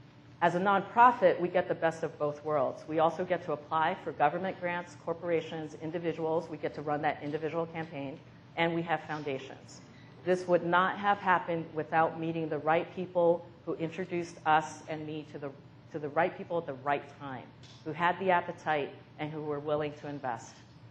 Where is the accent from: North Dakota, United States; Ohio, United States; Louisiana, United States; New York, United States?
New York, United States; I'm a New Yorker who got to take this picture lying between the buildings.